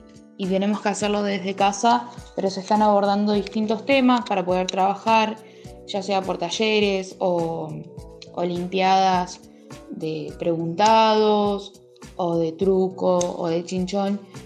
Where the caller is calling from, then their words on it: La Pampa, Argentina; de La Pampa.